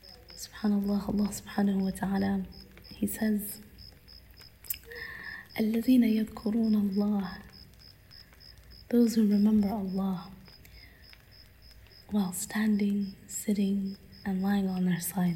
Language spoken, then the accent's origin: English; Minnesota, United States